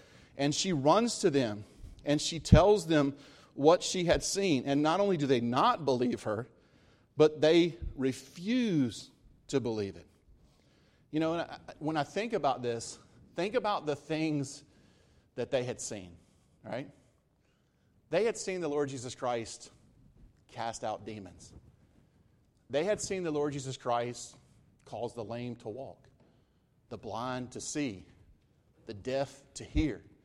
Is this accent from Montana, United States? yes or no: no; North Carolina, United States; I came to Reidsville to play basketball. I grew up in Guilford County.